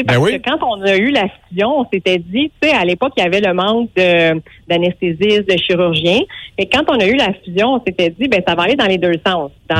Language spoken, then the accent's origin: French; Maniwaki, Quebec, Canada; born there; Je suis née ici à Maniwaki. Je suis revenue travailler ici. J'ai fondé ma famille ici. Je travaille encore ici.